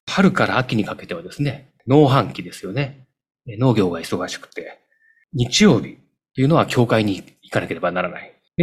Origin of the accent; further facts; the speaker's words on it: Nagoya, Aichi, Japan; 私、名古屋生まれの名古屋育ちです。ただ会社に入ってから東京の勤務、関東地方での勤務が長くてですね